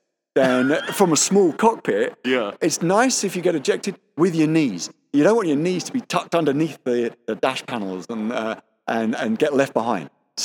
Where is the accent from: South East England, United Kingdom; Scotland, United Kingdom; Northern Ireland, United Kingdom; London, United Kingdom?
London, United Kingdom; Pinner; suburbs of North London, they go on for 20 or 30 square miles where they all look very similar, and I grew up in Pinner, so that's just a pistol shot away from Ruislip